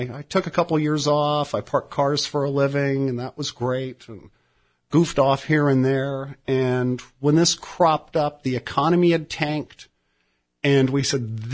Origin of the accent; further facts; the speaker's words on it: Florida, United States; I'm kind of a Florida kid. I have a lot of roots in the community, and I've wandered off a couple times in this great nation of ours